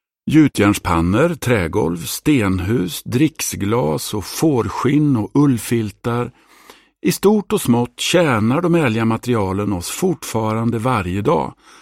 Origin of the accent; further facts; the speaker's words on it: Degerfors, Örebro County, Sweden; pappa var järnbruksarbetare i Österrike före andra världskriget innan han emigrerade till Sverige för att arbeta som smältare på järnverket i Degerfors, där jag växte upp.